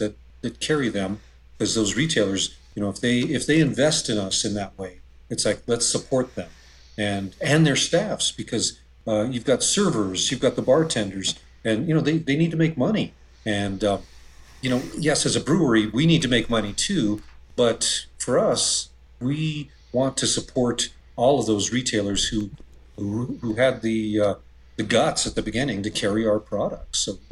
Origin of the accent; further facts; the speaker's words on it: Arvada, Colorado, United States; also born or lived in Wheat Ridge; Well, I am a native of Colorado. I grew up, I was born in Wheat Ridge at Lutheran Hospital, and I grew up in Arvada, went to Pomona High School in Arvada